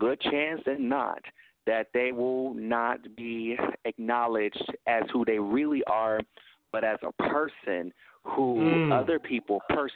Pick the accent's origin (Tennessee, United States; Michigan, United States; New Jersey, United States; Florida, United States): Tennessee, United States; Let me tell you, I'm not from Illinois. I'm from Tennessee.